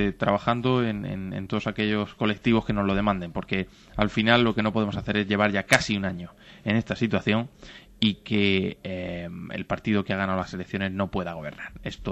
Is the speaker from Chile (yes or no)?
no; Murcia, Region of Murcia, Spain; born there; yo soy nacido en Murcia y yo a Cataluña la siento como parte de mi tierra